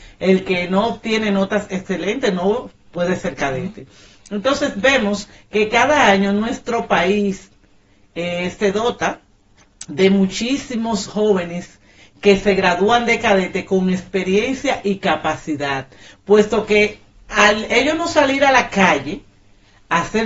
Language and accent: Spanish; Dominican Republic; eso habla muy bien del camino que estamos llevando como dominicanos.